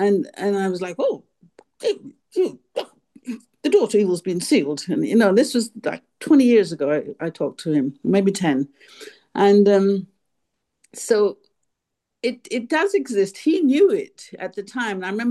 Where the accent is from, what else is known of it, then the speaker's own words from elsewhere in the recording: England, United Kingdom; born there; I was raised as a Hindu. I'm Indian, born in England.